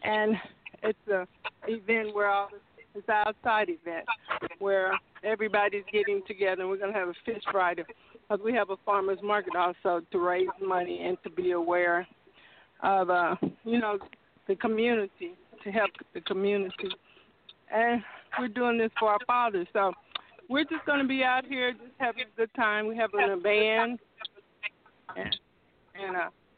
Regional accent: Tulsa, Oklahoma, United States; Well, I just wanted to say I'm from Tulsa

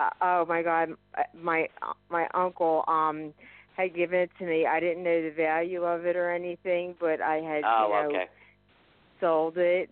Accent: Philadelphia, Pennsylvania, United States; I'm from Philadelphia, Pennsylvania.

